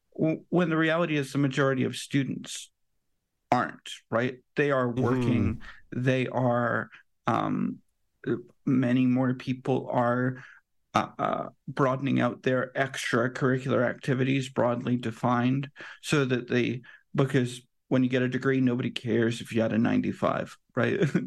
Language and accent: English; United Kingdom; born there; I was born in Britain. A lot of my family is British